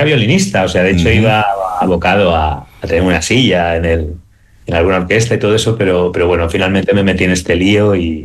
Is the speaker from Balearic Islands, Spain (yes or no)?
yes; Balearic Islands, Spain; Estoy en mi tierra natal, en Mallorca, tocando con grandes músicos, que ahora mi isla se ha puesto de moda.